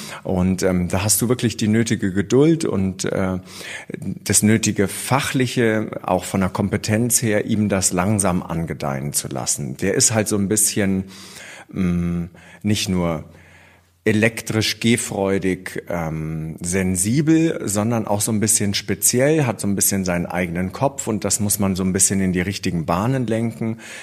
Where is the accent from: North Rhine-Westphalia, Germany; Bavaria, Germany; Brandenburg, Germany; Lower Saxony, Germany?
Bavaria, Germany; born there; Ich bin gebürtig aus dem Allgäu und da war mit Pferdezucht und Dressurreiten nicht ganz so viel los. Deswegen bin ich etappenweise immer mehr in den Norden.